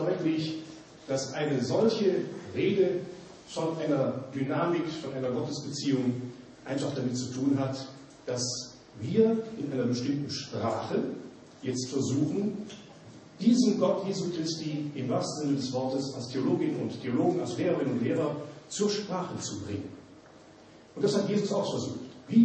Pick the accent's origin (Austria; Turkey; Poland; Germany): Germany; Rhineland; accent: Rhenish; now in Regensburg, Germany; ich bin ja ursprünglich Rheinländer, Sie sprechen das nicht bayerisch